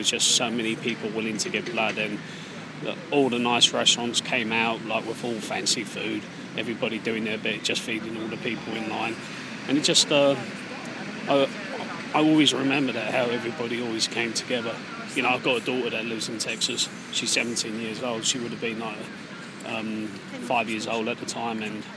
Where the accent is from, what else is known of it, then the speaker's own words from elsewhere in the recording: United Kingdom; because I am British. But at the time when I was living in America